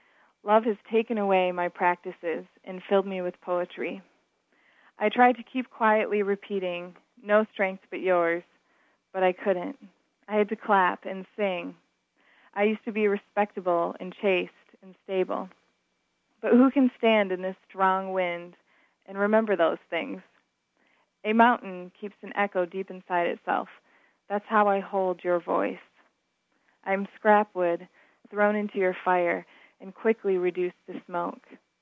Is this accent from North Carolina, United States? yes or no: yes; Carolina Beach, North Carolina, United States; I'm from Carolina Beach, North Carolina.